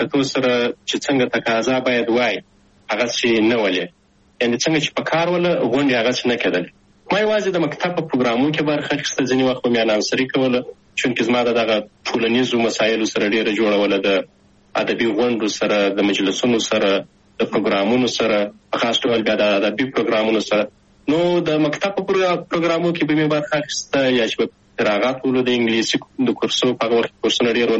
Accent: Shajoy, Zabul, Afghanistan; also born or lived in Kabul; زه اصلا د زابل ولایت د شاجوی ولسوالي یم تقریبا په 2015 میلادي کې د زابل په شاجوی کې د مسازو په نوم په یوه کلي کې هلته ونړۍ ته راغلم

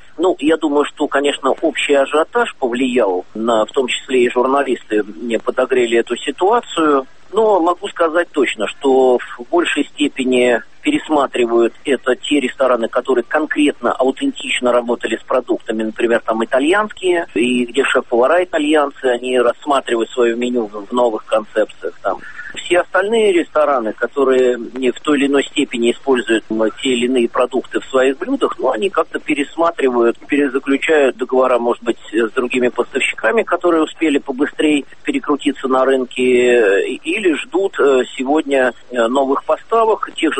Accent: Russia; зная, что мы из России

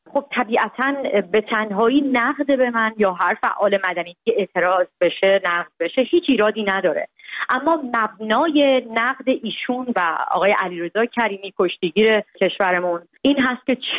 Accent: Iran; moved away; فرسنگ ها دور از ایران هستم

